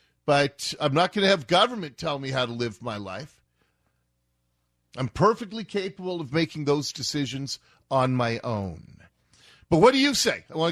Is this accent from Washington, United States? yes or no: yes; Ballard, Washington, United States; I grew up in Calvary Lutheran Church in Ballard.